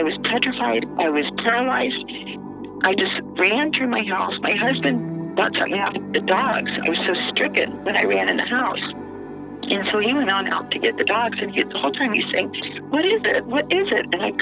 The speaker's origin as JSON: {"language": "English", "town": "Alexandria", "region": "Louisiana", "country": "United States", "tie": "born or raised there", "lives_now": "Baton Rouge, United States", "said": "I live in Baton Rouge. I'm happily married and have three healthy and happy children. I grew up in Alexandria."}